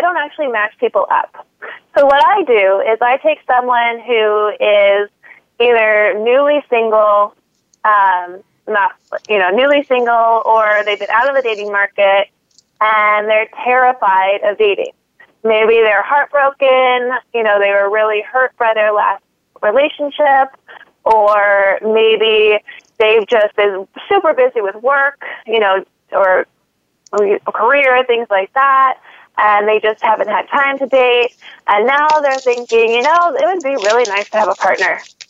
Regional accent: San Diego, California, United States; I'm from San Diego.

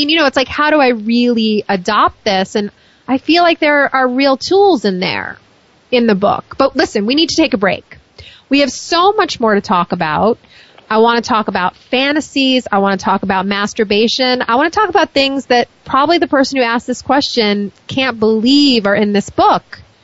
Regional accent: New York, United States; I'm from New York, people.

